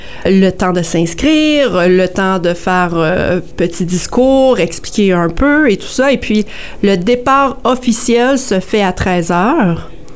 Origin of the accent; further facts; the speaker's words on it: Ontario, Canada; je suis franco-ontarienne et je ne le sais pas moi-même.